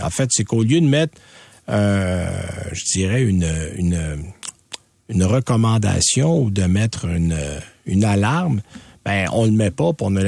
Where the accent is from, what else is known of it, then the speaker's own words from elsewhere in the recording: Quebec, Canada; Quand je dis chez nous, au Québec, au Canada, dépendamment des régions, un peu moins.